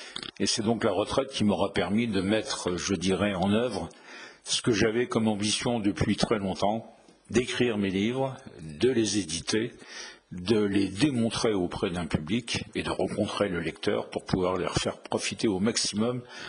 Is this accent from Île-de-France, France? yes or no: no; Reims, Grand Est, France; je suis rémois. Je suis né à Reims et j'habite depuis maintenant une bonne quarantaine d'années un petit village à quelques kilomètres de Reims qui s'appelle Les Méneux.